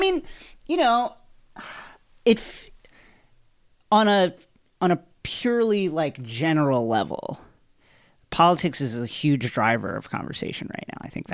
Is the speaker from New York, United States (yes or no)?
yes; New York, United States; You know, he was my mayor. So that's, I'm from New York, mm-hmm.